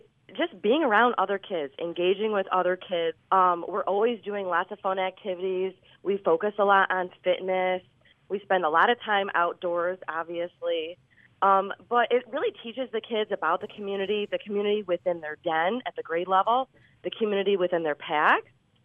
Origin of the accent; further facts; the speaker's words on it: Farmington, New York, United States; I am from Farmington, yes.